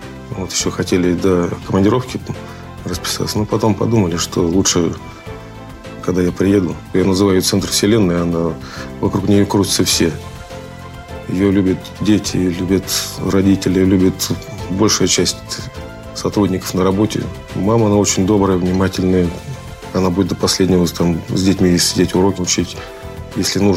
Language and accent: Russian; Chelyabinsk Oblast, Russia; я, например, из Челябинской области призывался. Городочек маленький, 48 тысяч населения.